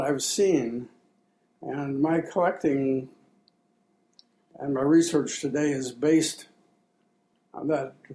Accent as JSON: {"language": "English", "town": "Endwell", "region": "New York", "country": "United States", "tie": "born or raised there", "said": "Well, I grew up in Endwell, New York, which is near Binghamton, Johnson City, in that area."}